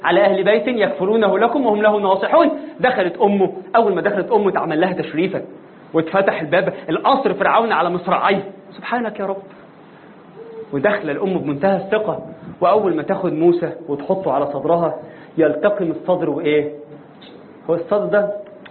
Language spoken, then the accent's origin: Arabic; Egypt